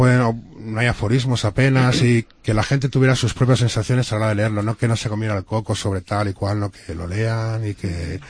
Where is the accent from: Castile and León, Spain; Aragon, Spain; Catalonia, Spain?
Castile and León, Spain; Salamanca; Emilio, yo y Luis somos de aquí de Salamanca, hemos vivido aquí los 90 y, bueno, hasta la actualidad.